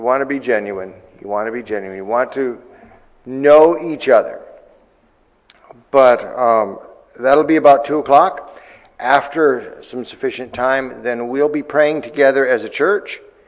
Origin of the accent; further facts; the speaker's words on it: Wisconsin, United States; I'm from Wisconsin, so.